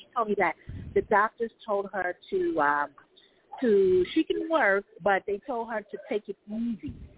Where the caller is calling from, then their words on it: Brooklyn, New York, United States; I'm calling from downtown Brooklyn.